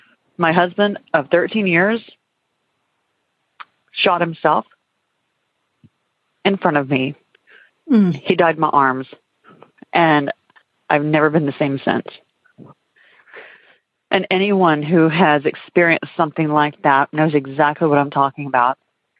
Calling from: Texas, United States; I'm calling from Texas.

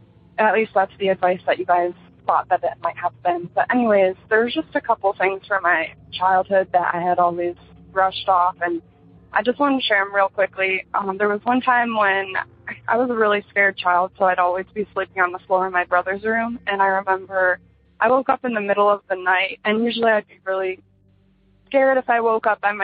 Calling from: Michigan, United States; I'm calling from Michigan.

